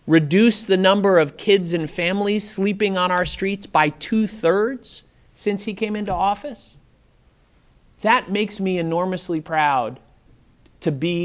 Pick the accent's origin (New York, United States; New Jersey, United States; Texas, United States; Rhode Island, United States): New York, United States; New York City; I grew up in New York City in the 1960s and 1970s when, frankly, we thought our cities were falling apart.